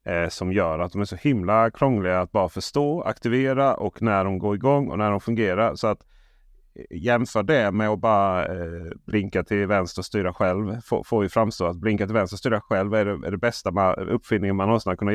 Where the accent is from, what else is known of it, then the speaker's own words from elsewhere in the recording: Blekinge, Sweden; Jag är ju från Blekinge så jag går lite långsammare och så.